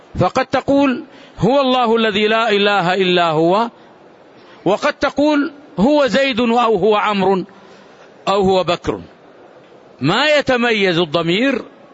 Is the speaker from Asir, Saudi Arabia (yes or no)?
no; Medina, Medina Province, Saudi Arabia; عندنا في لهجتنا في المدينة يقولون يا هو إذا أرادوا يتهكموا بالشخص